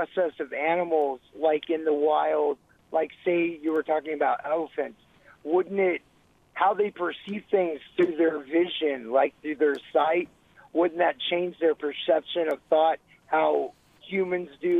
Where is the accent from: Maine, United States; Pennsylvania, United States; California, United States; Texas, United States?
Texas, United States; San Antonio; I'm from San Antonio.